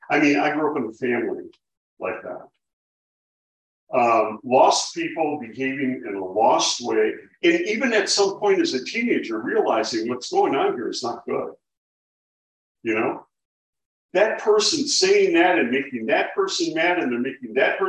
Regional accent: Milwaukee, Wisconsin, United States; I grew up in Milwaukee. That's probably one of those reasons. Not saying anything against Milwaukeeans or South Division High School or anything like that.

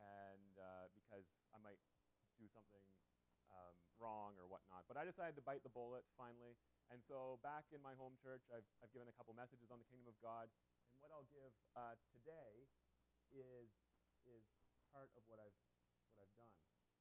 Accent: Canada; And I returned to Canada. Now I'm living in my hometown again, still writing my dissertation.

